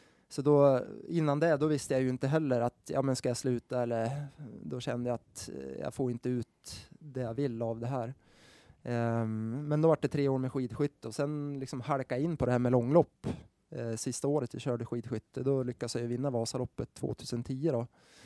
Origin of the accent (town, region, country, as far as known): Sweden